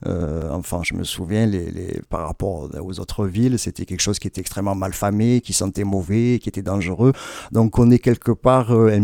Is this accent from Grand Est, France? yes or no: no; Marseille, Provence-Alpes-Côte d'Azur, France; moi je sais qu'en tant que Marseillais, j'ai compris énormément de choses sur moi-même. C'est-à-dire qu'on grandit avec une ville qui est stigmatisée